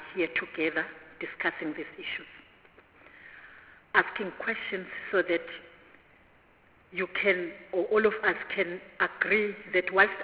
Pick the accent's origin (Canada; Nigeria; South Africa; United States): South Africa; Mpumalanga; I'm saying this because I come from Mpumalanga.